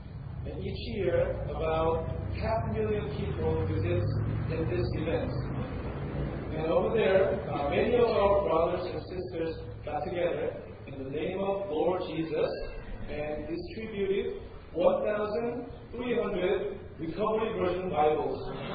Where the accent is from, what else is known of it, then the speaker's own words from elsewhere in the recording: Hobart, Tasmania, Australia; I'm from Hobart.